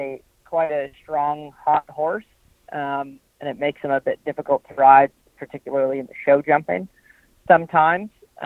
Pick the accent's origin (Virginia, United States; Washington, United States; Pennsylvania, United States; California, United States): California, United States; moved away as an adult; now in Florida, United States; I am from California originally, and I moved out east actually to work for Will Faudry almost 4 years ago now